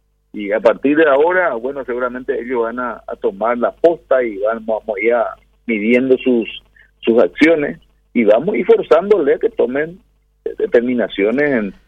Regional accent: Paraguay; somos paraguayos y entre paraguayos

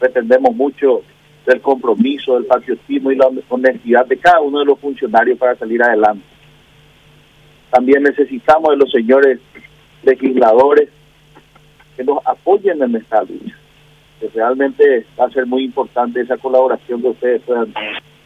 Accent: Arroyos y Esteros, Cordillera, Paraguay; A la dirigencia de mi departamento, la dirigencia de Cordillera, de mi pueblo de Arroyo y Esteros

